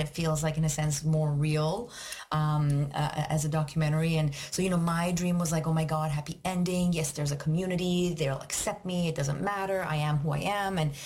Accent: Iran; growing up in Iran, like, one, the government thinks that, you know

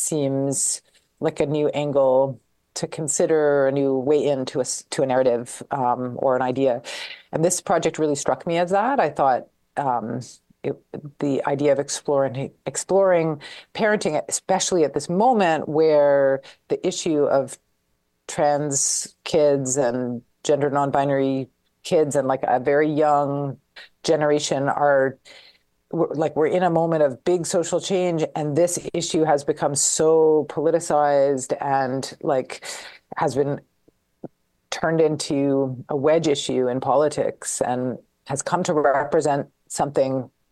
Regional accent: Toronto, Ontario, Canada; So I'm a relative newcomer to the area. I'm from Toronto. Mm-hmm. And I came to Queens to do my MA in cultural studies.

